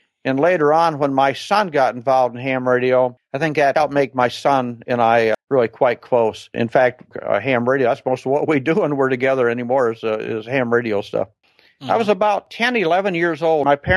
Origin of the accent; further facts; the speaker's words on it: Sturgis, Michigan, United States; I grew up with the same group of kids, and all my friends were in my hometown, Sturgis, Michigan.